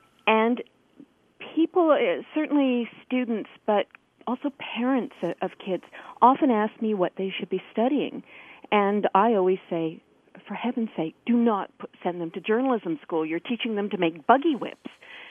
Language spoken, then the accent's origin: English; Canada; I mean, I'm not speaking for the U.S., I'm Canadian.